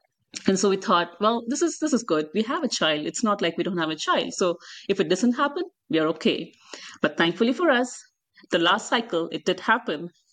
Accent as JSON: {"language": "English", "country": "India", "moved": "yes", "said": "We are immigrants. I'm from India."}